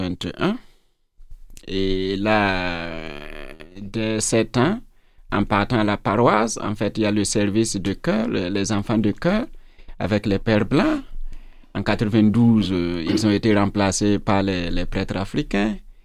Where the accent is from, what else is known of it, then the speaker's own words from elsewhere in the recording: Mankoula, Centre-Ouest, Burkina Faso; Je suis originaire du Burkina Faso, comme vous le savez, plus particulièrement du centre-ouest, province du Boulkiamdé. Je suis issu d'un département, d'un petit village qui se nomme Siglé, et mon village lui-même, c'est Mankoula.